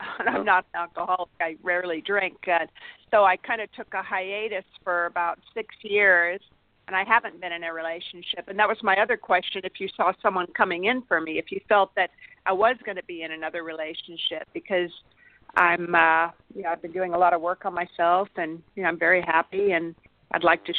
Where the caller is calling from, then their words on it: Arroyo Grande, California, United States; Well, right now I'm in Arroyo Grande.